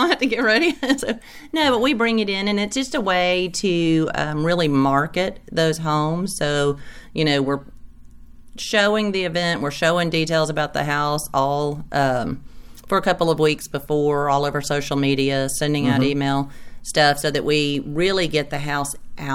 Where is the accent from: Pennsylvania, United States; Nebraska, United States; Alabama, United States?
Alabama, United States; I am from Alabama